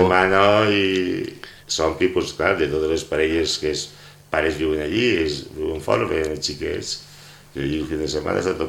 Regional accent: Pego, Valencian Community, Spain; Així Pego, jo sóc de Pego, i tinc caseta a la muntanya

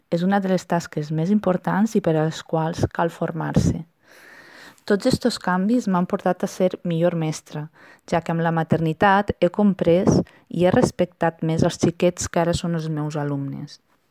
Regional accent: Pego, Valencian Community, Spain; moved away as an adult; veïna de Pego, del qual vaig eixir per anar a estudiar a la universitat i al qual encara no he tornat perquè he estat vivint i treballant fora del poble. Tinc 38 anys i sóc mare d'un xiquet de 6 anys.

